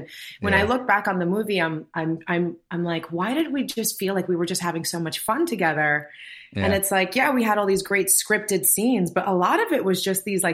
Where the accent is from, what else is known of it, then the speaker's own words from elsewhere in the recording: New York, United States; Like I grew up in New York, but I was like, and I was a latchkey kid, but I had to stay home.